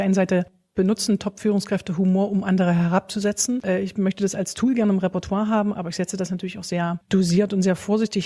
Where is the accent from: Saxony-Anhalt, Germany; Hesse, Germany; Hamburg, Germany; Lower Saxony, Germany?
Saxony-Anhalt, Germany; Bitterfeld-Wolfen; Ich komme aus der Gegend Bitterfeld-Wolfen.